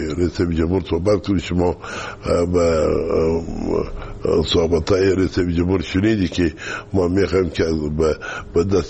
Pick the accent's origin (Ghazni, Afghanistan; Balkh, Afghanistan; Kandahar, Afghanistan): Kandahar, Afghanistan; ما از کندهار هستیم.